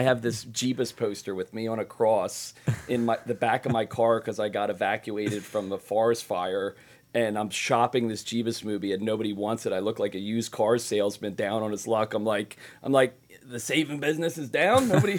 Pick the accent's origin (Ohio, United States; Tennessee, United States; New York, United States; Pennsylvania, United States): Pennsylvania, United States; Philadelphia; I'm a doofus from Philadelphia.